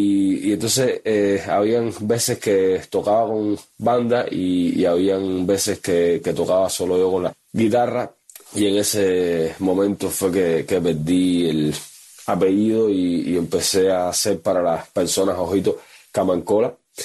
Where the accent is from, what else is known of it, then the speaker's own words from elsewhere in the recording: Havana, Cuba; Yo soy de La Habana, de un barrio de La Habana que se llama El Cerro. Vivía en un solar donde vivía y vive hoy por hoy casi toda la familia. Crecí en la calle